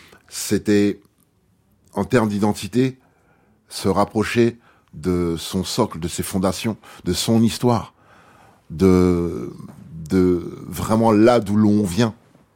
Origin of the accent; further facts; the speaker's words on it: Paris, Île-de-France, France; lorsqu'on me demandait quand d'où je viens, je répondais, je viens de Paris.